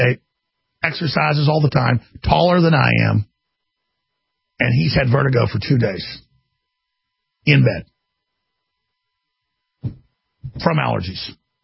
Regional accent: Austin, Texas, United States; Everyone I know in Austin, everyone can barely breathe now. I grew up in Texas. I was born here.

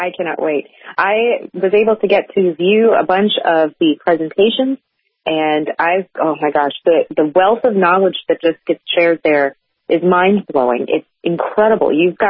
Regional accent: Maine, United States; I'm from Maine. I know cold.

